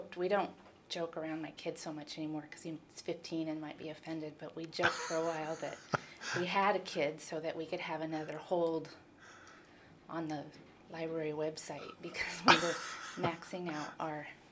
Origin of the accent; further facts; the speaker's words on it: St. Helens, Oregon, United States; now in Portland, United States; I grew up in St. Helens.